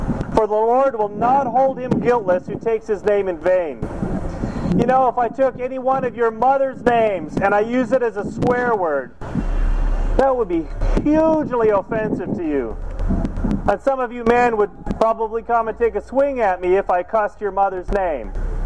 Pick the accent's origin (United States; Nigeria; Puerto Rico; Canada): Canada; because I came from Canada, we have thousands and thousands of laws